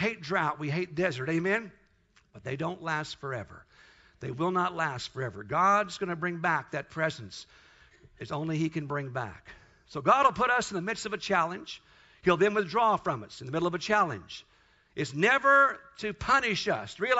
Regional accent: Kansas, United States; I'm from Kansas. I tell my wife time and time again, we're not in Kansas anymore. But I'm from Kansas

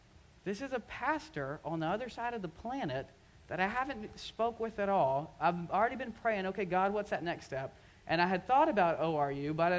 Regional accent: Birmingham, Alabama, United States; I'm from Birmingham, Alabama, and it's already been noted that if I say Roll Tide too many times, I'm probably going to cut the mic.

